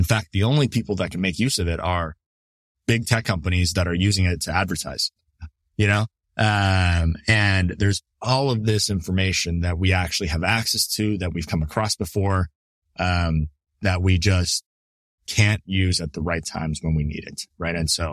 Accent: Canada; as a Canadian

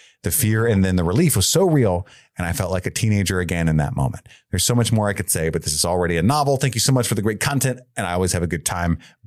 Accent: Union, Kentucky, United States; Side note, I grew up in Union, Kentucky, and love catching the occasional Florence Y'all

